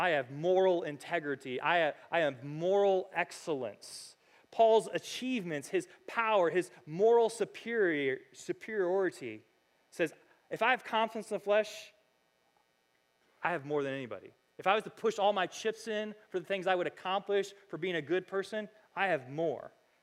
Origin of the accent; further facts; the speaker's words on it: United States; I'm an American. I grew up in a Christian country.